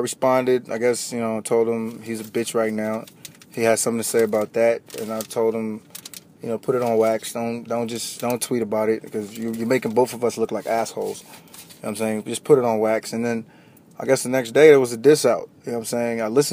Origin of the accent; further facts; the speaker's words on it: Texas, United States; I'm from Texas, whatever.